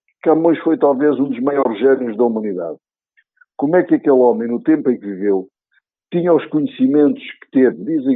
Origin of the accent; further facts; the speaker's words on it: Portugal; para que eles percebam que somos portugueses, apesar de vivermos na Europa, no mundo global, mas somos portugueses